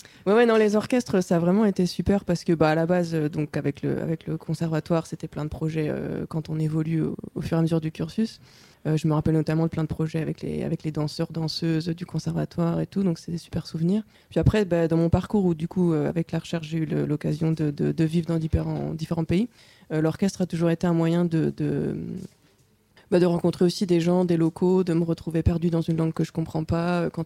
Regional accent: Cergy, Île-de-France, France; Région parisienne, enfin, j'ai grandi à Cergy, dans le Val d'Oise, le 9-5.

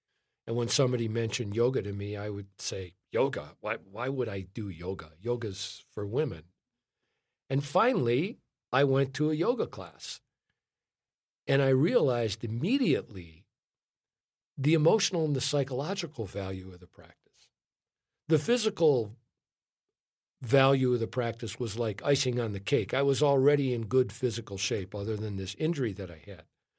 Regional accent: Chicago, Illinois, United States; I grew up in Chicago, and I grew up in Chicago during a period of time when there was a lot of violence.

